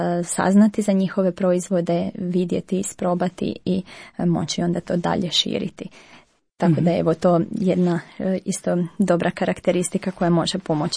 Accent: Croatia; mi smo evo Hrvati kao marijanski narod

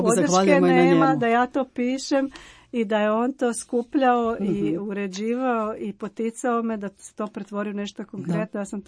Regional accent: Zagreb, City of Zagreb, Croatia; Ja sam Zagrepčanka, ali može podrijetlom stati na strane sa Dugog otoka, pa postoji neka veza.

